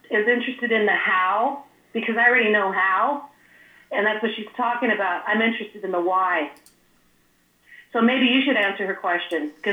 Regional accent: Santa Clara, California, United States; where I was born in Santa Fe, California, and grew up in Santa Clara, Silicon Valley

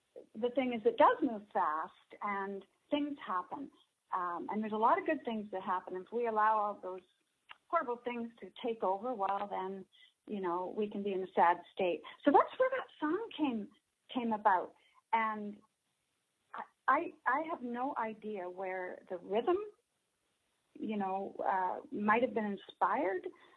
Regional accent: Thunder Bay, Ontario, Canada; I tell many stories from my growing up in Thunder Bay.

